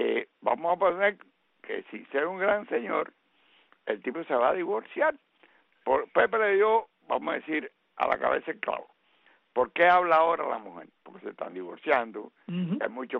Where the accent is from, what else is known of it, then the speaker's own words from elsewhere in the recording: Cuba; moved away; also born or lived in Venezuela; Venezuela, que es uno de mis países, vamos a decir, porque yo salí de Cuba para Venezuela.